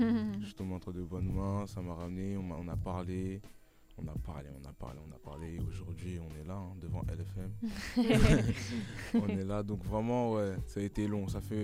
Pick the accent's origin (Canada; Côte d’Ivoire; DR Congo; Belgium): DR Congo; Après, je suis congolais